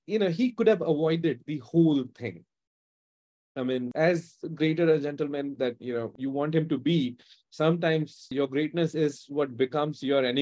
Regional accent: India; Being an Indian citizen, I know a lot of things in what's going on in the U.S.

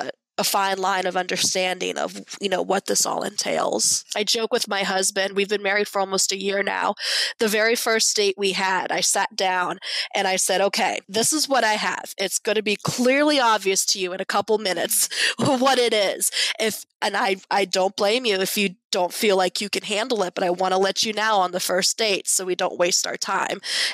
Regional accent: Pennsylvania, United States; now in Virginia, United States; we moved from Pennsylvania. I live in Virginia now

